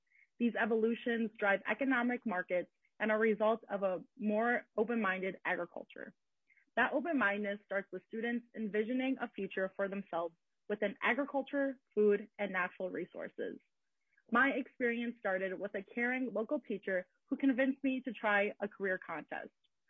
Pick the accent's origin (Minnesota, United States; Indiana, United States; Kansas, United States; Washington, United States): Minnesota, United States; Mountain Lake; I grew up in Mountain Lake, Minnesota, where I was a student and an FFA member at the Mountain Lake High School.